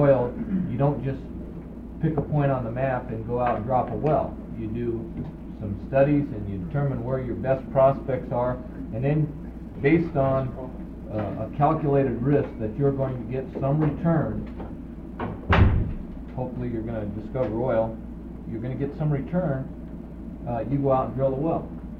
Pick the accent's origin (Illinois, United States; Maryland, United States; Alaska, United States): Alaska, United States; I grew up in Alaska and went to college also